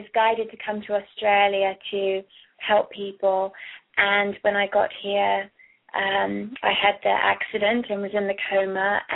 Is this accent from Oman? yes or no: no; South East England, United Kingdom; born there; moved away; also born or lived in Cornwall, England / Florida, United States; I was born in Kent. In London, and I went to boarding school in Cornwall, which is the southwest of England. And then in 93, we moved to Florida. And then I lived in Colorado, Chicago, New York, San Fran